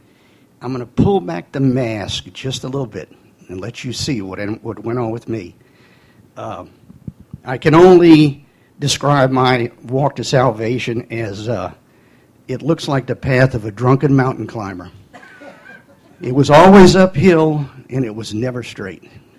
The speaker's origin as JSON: {"language": "English", "town": "Irving", "region": "Texas", "country": "United States", "tie": "born there", "said": "I was born in 1951 in Irving, Texas. I was one of six kids. I have three brothers, two sisters."}